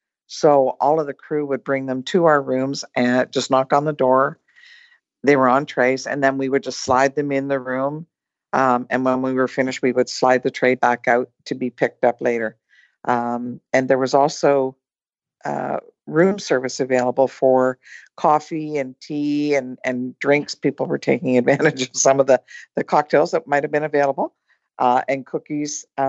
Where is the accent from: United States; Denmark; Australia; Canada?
Canada; So I anticipated, being Canadian, that I would be one of the last people off the ship